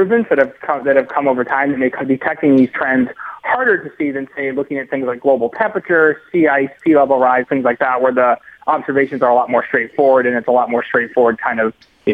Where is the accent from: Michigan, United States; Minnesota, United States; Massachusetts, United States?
Massachusetts, United States; growing up in Massachusetts, nor'easters.